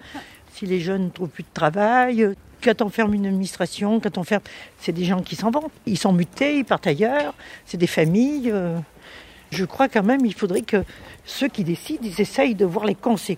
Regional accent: Landogne, Auvergne-Rhône-Alpes, France; born there; Moi, je ne suis pas née à Ambert, je suis née à Henri Combraille. Je suis née à Landogne.

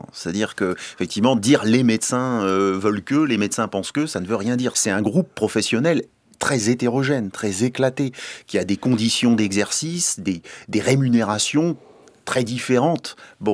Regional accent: France; aujourd'hui, on est français, nous, on considère ça comme naturel.

